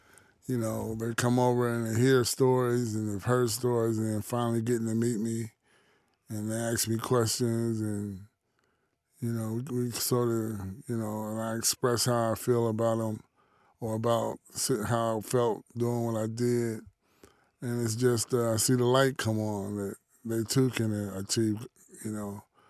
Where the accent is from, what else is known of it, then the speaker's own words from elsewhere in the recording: Columbus, Ohio, United States; I grew up in Columbus, Ohio, north end of Columbus.